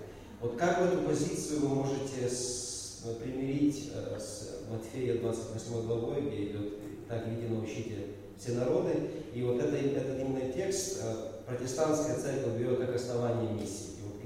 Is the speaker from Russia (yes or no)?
no; Western Ukraine, Ukraine; now in Kyiv, Ukraine; я из Западной Украины, хотя же здесь, в Киеве, принадлежу Ивановской христианской церкви.